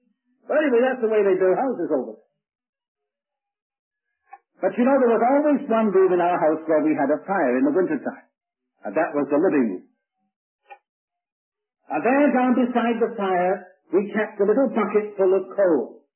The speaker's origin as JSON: {"language": "English", "country": "United Kingdom", "tie": "born or raised there", "said": "You know, I was brought up in the British Isles."}